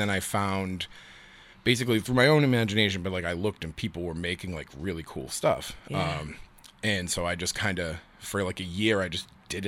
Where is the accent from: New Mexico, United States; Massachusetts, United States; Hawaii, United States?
Massachusetts, United States; Boston; I should have been like a longshoreman or a post office worker because I grew up in Southie